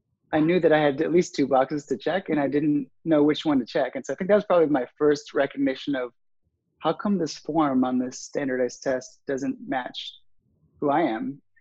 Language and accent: English; Elgin, Illinois, United States; A lot of my friends growing up in my hometown of Elgin, Illinois were mixed too.